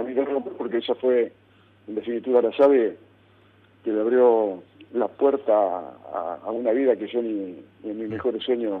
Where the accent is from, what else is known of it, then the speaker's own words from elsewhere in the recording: Lincoln, Buenos Aires Province, Argentina; moved away; Porque yo ni siquiera me fui desde Buenos Aires a Europa, yo me fui de Lincoln.